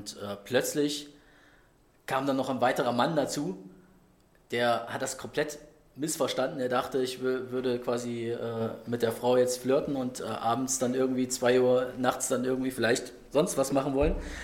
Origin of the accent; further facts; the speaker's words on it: Bremen, Germany; also born or lived in Dresden; Das war in meiner zweiten Heimat in Bremen, wo ich aufgewachsen bin, wo ich 16 Jahre gelebt habe. Und da war ich dann aber schon zu Gast, ich war schon wieder richtiger Dresdner und habe bei meiner Mutter dort übernachtet in meinem Heimatstadtteil.